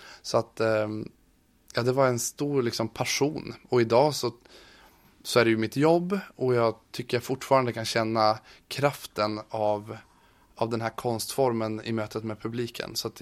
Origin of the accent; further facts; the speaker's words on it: Långsele, Västernorrland County, Sweden; also born or lived in Nordingrå; Men sen när jag var 7 år så flyttade vi till Långsele utanför Sollefteå, så det är där jag är uppväxt.